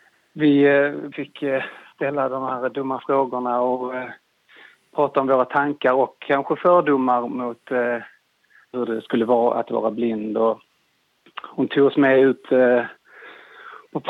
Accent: Trelleborg, Skåne, Sweden; also born or lived in Stockholm; now in Gothenburg, Sweden; Jag är född och uppvuxen i Trelleborg. Men sedan 10 år så har jag bott i Göteborg och Stockholm och pluggat och arbetat som skådespelare.

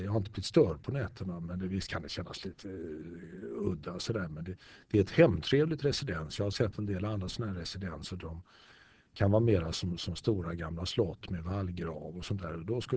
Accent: Stockholm, Stockholm County, Sweden; jag är född i Stockholm. Bodde mina 10 första år i Stockholm och uppenbarligen så är det så att språket formas under de här 10 första åren.

